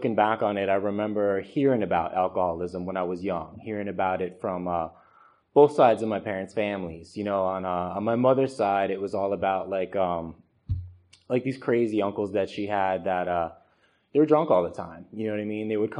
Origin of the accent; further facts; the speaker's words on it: Florida, United States; Like I said, I grew up in Florida, so my first drunk was, like, kind of by the Intercoastal Waterway in Fort Lauderdale.